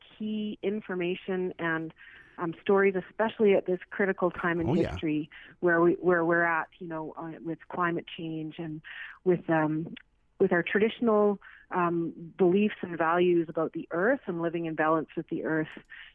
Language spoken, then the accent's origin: English; Northwest Territories, Canada; Yeah, so I'm from Satu Gotine. My people are from the Dena Nation, from the Satu area of that's Great Bear Lake in the northern part of Canada, Northwest Territories. We call it Denende.